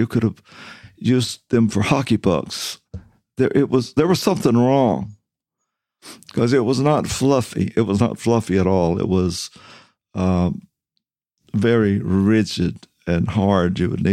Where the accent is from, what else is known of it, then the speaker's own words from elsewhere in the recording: the South, United States; also born or lived in New England; And I should have known better because I grew up in the South. Cooks in the South love self-rising flour.